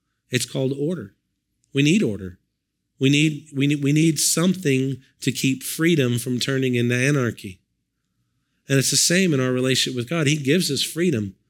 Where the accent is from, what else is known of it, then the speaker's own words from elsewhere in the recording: United States; I'm so thankful I'm an American.